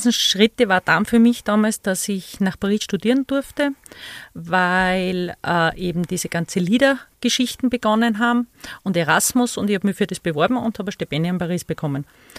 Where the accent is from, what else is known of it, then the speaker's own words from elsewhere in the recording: Bad Goisern, Upper Austria, Austria; now in Innsbruck, Austria; ich bin eigentlich aus dem Salzkammergut, aus Bad Gäusern, bin da geboren und aufgewachsen. Habe dann in Gmunden das Gymnasium gemacht, war dort im Internat 8 Jahre